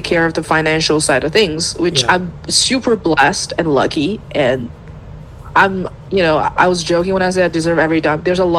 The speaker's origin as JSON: {"language": "English", "country": "China", "said": "I'm from China."}